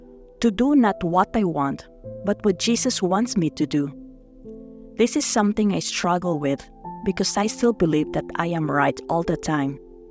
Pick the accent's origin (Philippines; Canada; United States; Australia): Canada; Saskatoon, Saskatchewan; from Saskatoon, Canada.